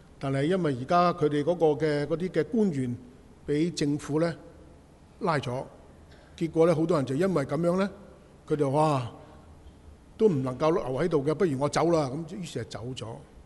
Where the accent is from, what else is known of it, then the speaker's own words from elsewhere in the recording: China; 但是很有趣，我们中国人多数都是先敬罗衣后敬人